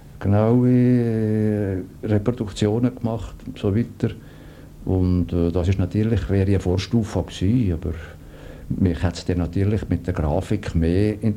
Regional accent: Valais, Switzerland; accent: Walliser German; first language Walliser German; Heute kann ich sagen, bin ich zweisprachig. Ich habe mir so ein gebrochenes Luzernerdeutsch reden, aber meine Muttersprache ist sicher Walliserdeutsch.

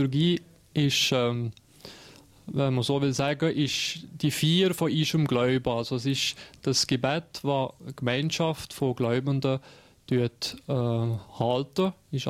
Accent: Sion, Valais, Switzerland; ich bin schon Walliser, ja. Ich bin in Sitten aufgewachsen, habe das Brieg das Kollegium gemacht. Nachher bin ich auf Freiburg gegangen, habe da Theologie studiert, 5 Jahre. Und dann bin ich auf Luzern, habe da Kirchenmusik gemacht, 3 Jahre lang.

